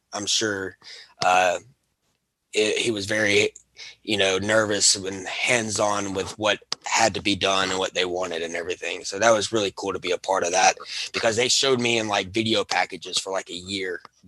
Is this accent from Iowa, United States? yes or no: no; Alabama, United States; Yeah, I am from Alabama and everything.